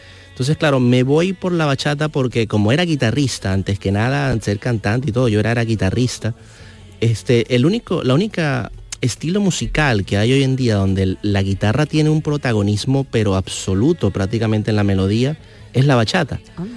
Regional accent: Valencia, Carabobo, Venezuela; born there; yo nací en Valencia, Venezuela.

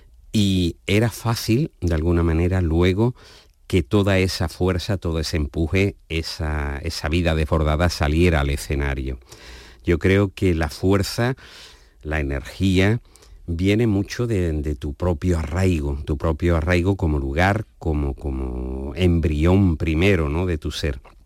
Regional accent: Jerez de la Frontera, Andalusia, Spain; que yo soy del barrio de San Miguel

